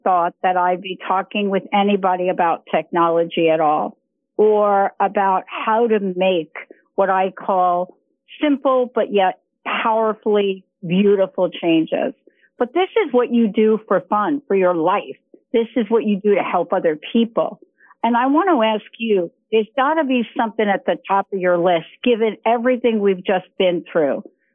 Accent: New York, United States; I'm from New York. I don't know where that came from.

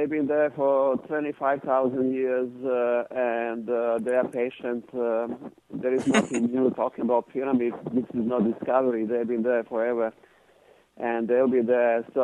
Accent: Bosnia & Herzegovina; As you introduced me, I am from Bosnia, and I was born there.

